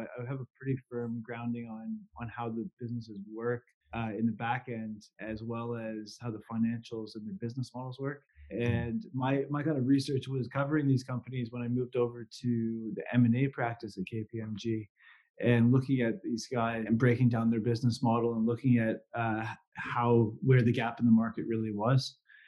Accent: Canada; moved away as an adult; now in United Kingdom; I'm originally from Canada and came over to the UK about 3 years ago with my job.

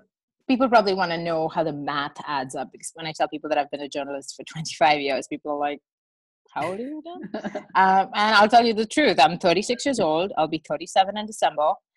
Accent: Mumbai, Maharashtra, India; Basically, I grew up in Mumbai, and there we follow the British schooling system.

